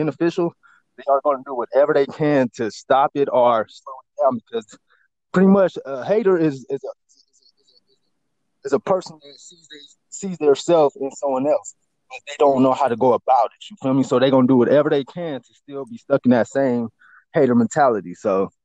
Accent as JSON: {"language": "English", "town": "Long Beach", "region": "California", "country": "United States", "said": "I'm from North Long Beach, California, to be exact. West Coast, LA County."}